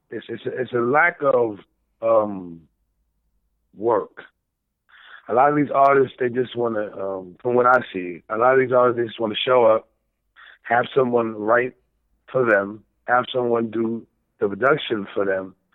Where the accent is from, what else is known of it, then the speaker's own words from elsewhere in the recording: United States; at that time, I'm an American, but I love, you know, the Jamaican culture and the music.